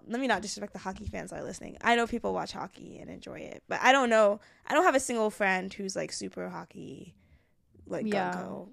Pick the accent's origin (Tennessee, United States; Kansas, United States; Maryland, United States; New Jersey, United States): New Jersey, United States; I was a Giants fan for a little bit when I, because I came from North Jersey. was a Giants and a Yankees fan, which I know, like, it's weird, but, like, that's just where I was coming from. Like, I was a North Jersey person.